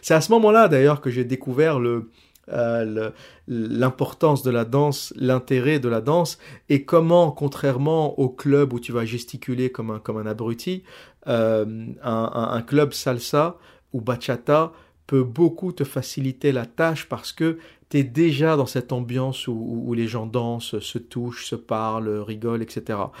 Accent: Rouen, Normandy, France; je suis moi-même de Rouen, je connais cette culture, je connais ce délire. Tu grandis dans un cocon familial avec le père, la mère, le schéma traditionnel

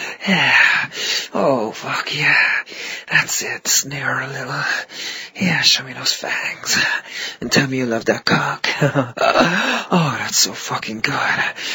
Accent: Ireland; I'm Irish. We invented Halloween.

